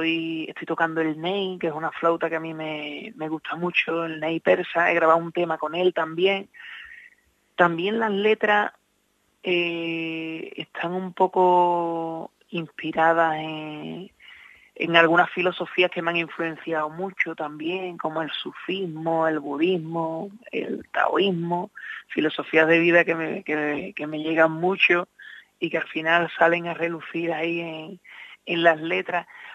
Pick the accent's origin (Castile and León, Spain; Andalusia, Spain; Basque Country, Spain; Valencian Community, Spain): Andalusia, Spain; San Fernando; yo soy de San Fernando también, igual que él, de la isla.